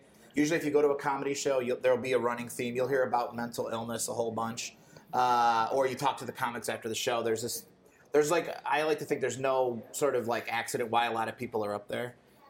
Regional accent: Indiana, United States; I'm from Northwest Indiana, where there should be places like this, but there weren't

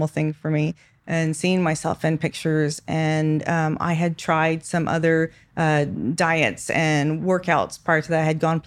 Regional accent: San Antonio, Texas, United States; I am from San Antonio, Texas. I'm a firefighter there.

